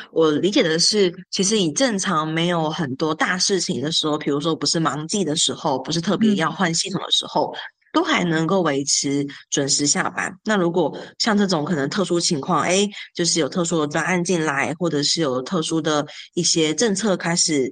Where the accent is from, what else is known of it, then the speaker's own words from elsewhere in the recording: Taiwan; 就是我们台湾这边就会说